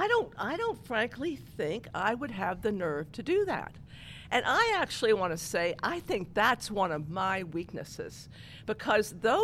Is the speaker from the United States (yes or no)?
yes; Maryland, United States; I grew up in Maryland, and so I'm one of your adopted, whatever I am, children.